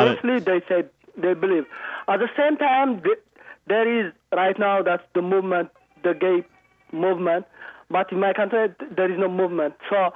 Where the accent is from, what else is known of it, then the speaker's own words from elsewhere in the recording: Eritrea; English is a second language; I'm from East Africa, Eritrea.